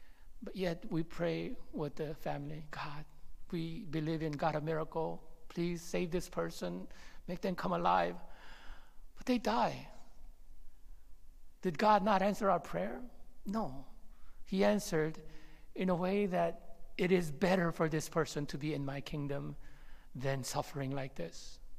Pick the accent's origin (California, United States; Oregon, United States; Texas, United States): California, United States; Monterey; I grew up in Monterey, and in Monterey there's a naval postgraduate school.